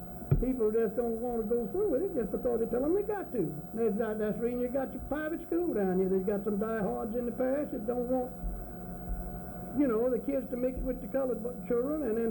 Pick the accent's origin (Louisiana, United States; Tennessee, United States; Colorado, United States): Louisiana, United States; Lake Providence; born there; And I was born in Lake Providence